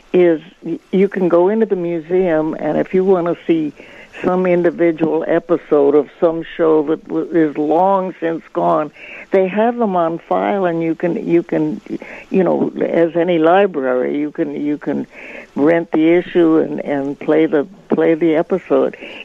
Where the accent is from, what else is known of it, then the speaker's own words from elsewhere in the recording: Oak Park, Illinois, United States; born there; And also, I was born across the street from Chicago. I was born in Oak Park.